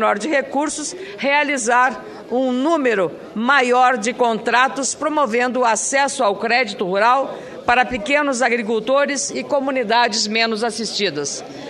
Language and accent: Portuguese; Rio Grande do Sul, Brazil; E como gaúcha, fico muito orgulhosa